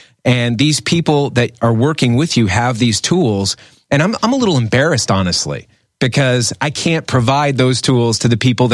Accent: Chicago, Illinois, United States; And so I also did radio, and I did radio in my hometown on WGN.

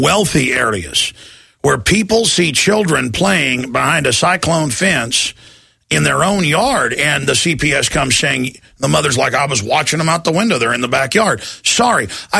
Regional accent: Dallas, Texas, United States; I grew up in Dallas medium tier golf course, nothing fancy, the neighborhood.

